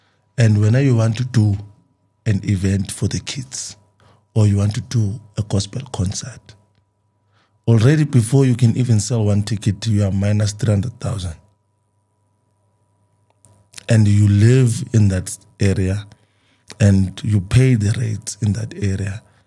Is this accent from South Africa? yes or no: yes; Tembisa, Gauteng, South Africa; Okay, I'm from Etembisa, and at some point I was one of the people who complained a lot about government.